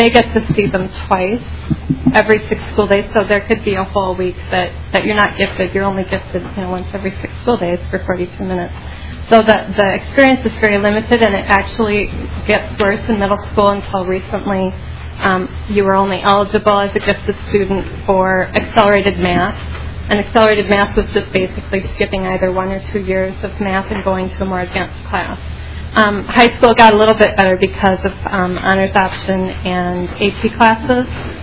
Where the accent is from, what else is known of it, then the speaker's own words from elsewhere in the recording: Rochester, United States; I'm from Rochester.